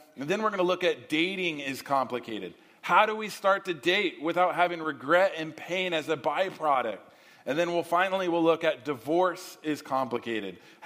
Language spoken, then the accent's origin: English; California, United States; I grew up in the San Gabriel Valley, and if you're one of the LA people that really never leave the west side, you probably have no clue where the San Gabriel Valley is. Don't worry, it's in the county somewhere of LA.